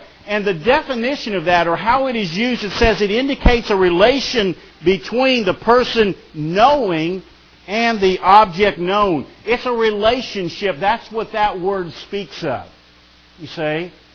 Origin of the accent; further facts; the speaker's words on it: Ohio, United States; Vincent and I, you know, we grew up together back in Ohio when I lived over there.